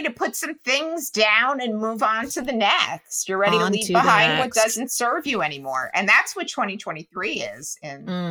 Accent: New Jersey, United States; You know me, I grew up in Jersey.

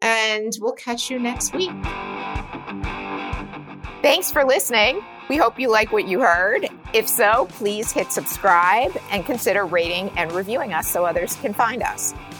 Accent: New Jersey, United States; I grew up in Jersey.

